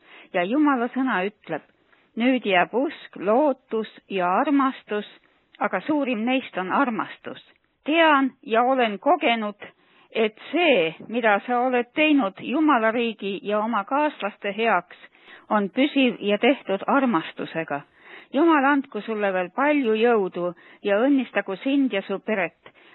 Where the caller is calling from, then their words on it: Võru, Võru County, Estonia; Võrust. Siin on üks eriline sünnipäeva soov.